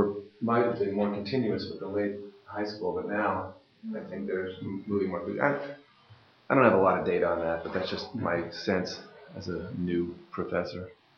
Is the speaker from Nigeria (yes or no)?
no; Canada; I'm Canadian. I'm actually a dual citizen